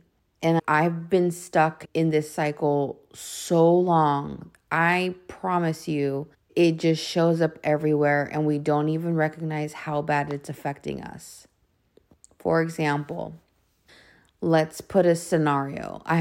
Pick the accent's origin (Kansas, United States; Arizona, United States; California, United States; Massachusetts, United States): California, United States; Shout out to Cali. I live in California, guys. I'm from California